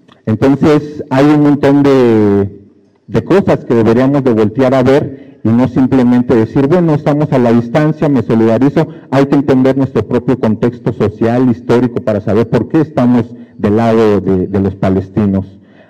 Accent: Mexico; Ustedes lo saben, nosotros como mexicanos perdimos casi la mitad de nuestro territorio

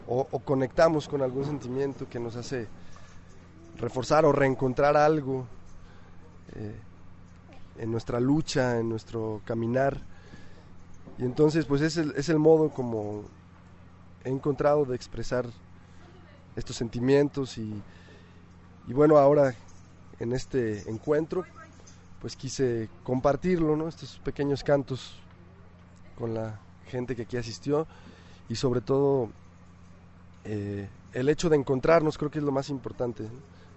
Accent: Irapuato, Guanajuato, Mexico; vengo de Irapuato.

